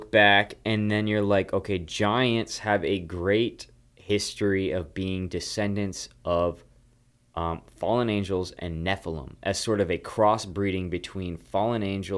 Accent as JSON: {"language": "English", "region": "Wisconsin", "country": "United States", "said": "You know, like, we're originally from Wisconsin, so, like, there's reservations out there still"}